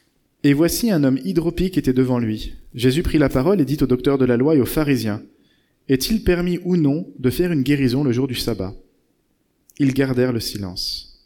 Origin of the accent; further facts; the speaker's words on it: France; Et c'est pas parce qu'on est français qu'on est râleur